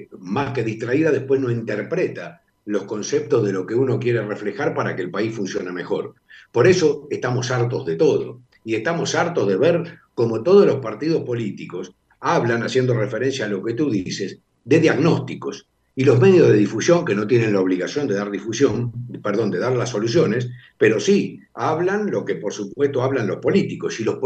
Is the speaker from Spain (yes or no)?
no; Argentina; porque mis hijos son argentinos, porque yo soy argentino